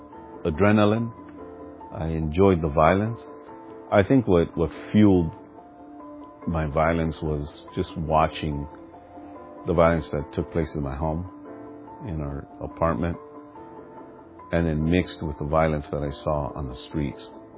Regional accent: Los Angeles, California, United States; I was raised in the Rampart District of Los Angeles. At that time in the 80s is where gangs started to really take hold of communities.

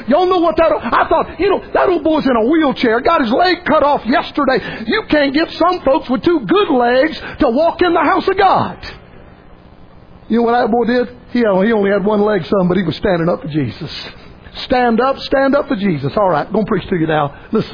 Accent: Gulf Coast, United States; born or raised there

